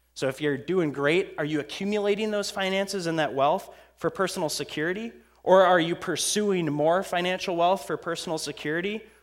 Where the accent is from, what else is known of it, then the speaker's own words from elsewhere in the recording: Grand Marais, Minnesota, United States; I'm from Grand Marais, Minnesota. How am I going to show up in Minneapolis and I don't know the culture?